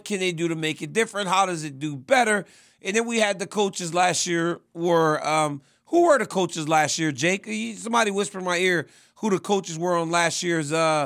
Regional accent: Louisiana, United States; You know, I'm from Louisiana.

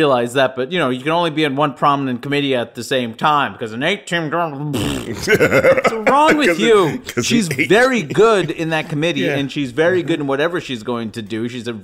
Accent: New York, United States; And I'm from New York.

